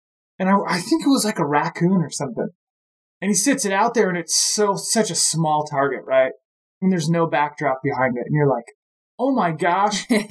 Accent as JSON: {"language": "English", "region": "Michigan", "country": "United States", "tie": "born or raised there", "said": "I mean, growing up in Michigan, I had a 20-yard pin."}